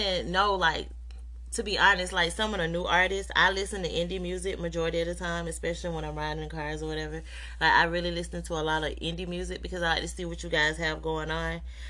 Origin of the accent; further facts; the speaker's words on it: Georgia, United States; I'm from Georgia too, by the way, so I'm not too far from you.